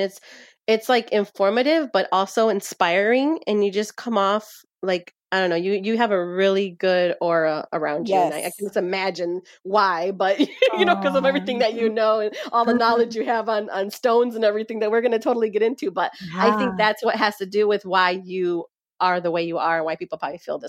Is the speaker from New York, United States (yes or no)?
no; Detroit, Michigan, United States; ever since I was little, I grew up in Detroit and we were just always obsessed with getting our cards read.